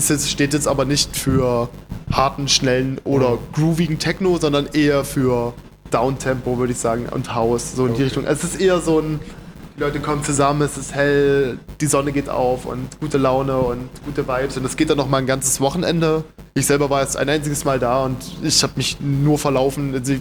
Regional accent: Halle, Saxony-Anhalt, Germany; oder ich komme ursprünglich aus Halle, habe die letzten 8 Jahre dort gelebt und hatte dort eine wundervolle Zeit.

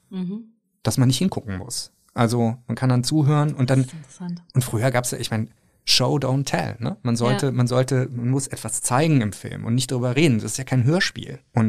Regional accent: Cologne, North Rhine-Westphalia, Germany; Ich bin halt in Köln-Bickendorf groß geworden.

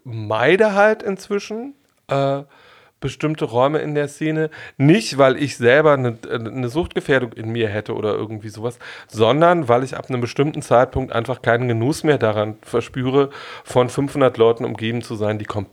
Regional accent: East Germany, Germany; Ich bin in der DDR groß geworden

